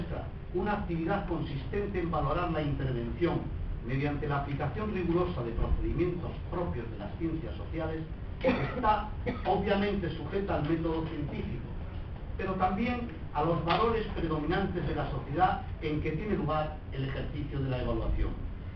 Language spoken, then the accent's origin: Spanish; Andalusia, Spain; como ciudadano, como andaluz, como universitario